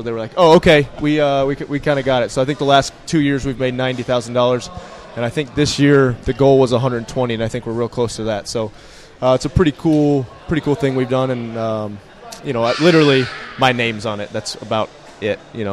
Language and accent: English; Cookeville, Tennessee, United States; also born or lived in Michigan; You know, I was born in Michigan, but Tennessee's home. Cookeville's. I mean, from the time I was 4 years old, this is these are the people I knew and everybody I grew up with.